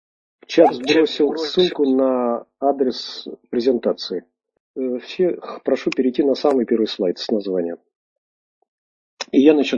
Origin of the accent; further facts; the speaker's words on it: Moscow, Russia; 3 в Украине и 1 я из Москвы.